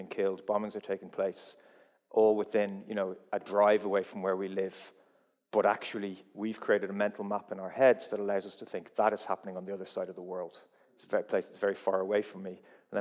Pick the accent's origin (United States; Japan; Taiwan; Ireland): Ireland; I'm not from Germany. I'm from Ireland. I grew up in Ireland. I had no connection to Germany whatsoever.